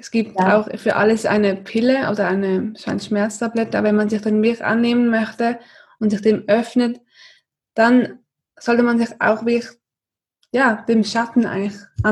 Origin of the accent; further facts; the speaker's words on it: Switzerland; ich bin auch aus der Schweiz